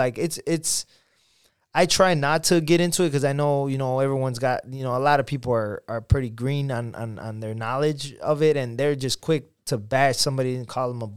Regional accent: Chicago, Illinois, United States; it was a draw in my hometown in Chicago.

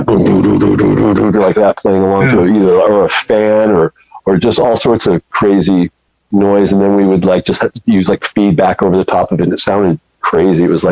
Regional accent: Eugene, Oregon, United States; also born or lived in Portland; So I grew up, I was born in Eugene, Oregon, down south, about 100 miles. And as soon as I could, I learned how to walk in Eugene.

